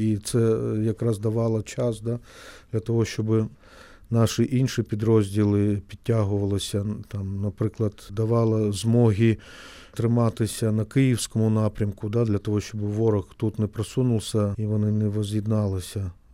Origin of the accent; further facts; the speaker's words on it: Zaporizhzhia, Zaporizhzhia Oblast, Ukraine; Я з Запоріжжя, я спілкувався українською.